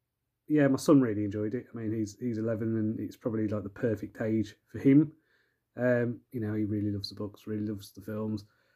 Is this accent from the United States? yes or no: no; United Kingdom; And we'll be better custodians than anywhere else because, hey, we're British.